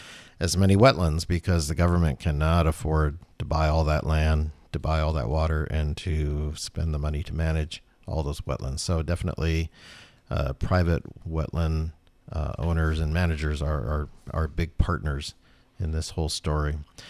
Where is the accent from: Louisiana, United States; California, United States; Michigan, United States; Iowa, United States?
California, United States; I grew up in Southern California